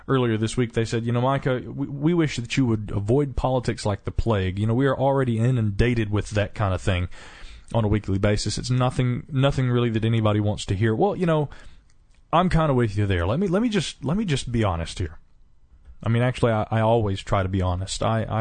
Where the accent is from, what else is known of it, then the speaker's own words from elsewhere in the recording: the South, United States; accent: Southern; we ought to sound good on the air together because of your Southern accent and my Boston accent.